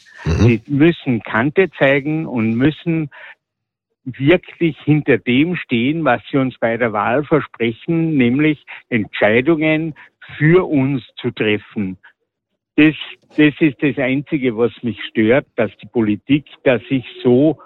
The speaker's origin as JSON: {"language": "German", "region": "Salzburg", "country": "Austria", "said": "Ich komme aus der Stadt Salzburg"}